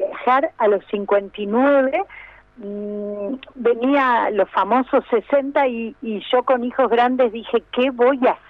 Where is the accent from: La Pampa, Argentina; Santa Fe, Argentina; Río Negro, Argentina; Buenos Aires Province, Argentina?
Buenos Aires Province, Argentina; Villa Gesell; now in Córdoba, Argentina; Yo soy de Villa Gesell, vivo en Córdoba, pero mi corazón está entre Córdoba y Villa Gesell.